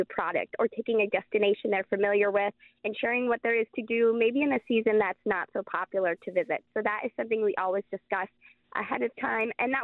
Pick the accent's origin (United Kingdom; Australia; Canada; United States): United States; Wisconsin; So it stemmed from me growing up in Wisconsin my entire life and not seeing Wisconsin and the Midwest in general being represented in destination marketing as much as some other parts of the country.